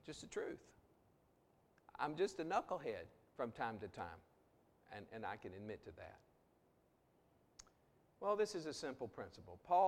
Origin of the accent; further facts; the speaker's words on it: Texas, United States; I grew up in Southeast Texas, and I've been on a mini and turnip truck, and I fell off a few, but it wasn't yesterday.